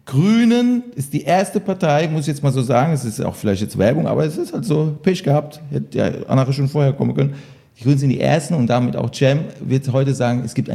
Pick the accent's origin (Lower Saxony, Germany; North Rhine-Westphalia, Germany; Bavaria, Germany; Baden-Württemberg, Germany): Baden-Württemberg, Germany; Er ist zwar Schwabe, ich bin Kurpfälzer